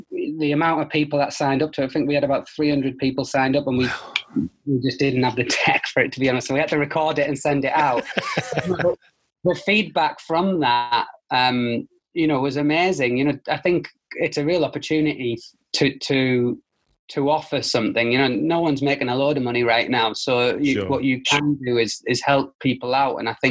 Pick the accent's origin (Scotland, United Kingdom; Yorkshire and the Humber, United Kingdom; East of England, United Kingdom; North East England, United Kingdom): North East England, United Kingdom; Middlesbrough; accent: northeast; I'm sure you can hear by the accent. I'm from the northeast, from Middlesbrough originally.